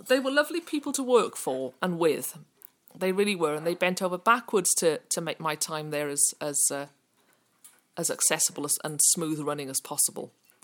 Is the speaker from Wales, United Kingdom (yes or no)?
yes; Wales, United Kingdom; I'm from South Wales originally. I've lived in quite a few places, actually, over the years. I obviously grew up in Wales. Went to school for the blind in Wales, luckily. Not a huge amount of distance from home, but far enough that I had to board